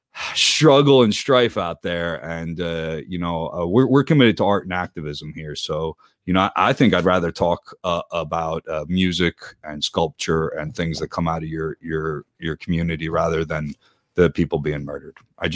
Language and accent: English; New Jersey, United States; Staying with some family in my home state of New Jersey, and it's nice to be back.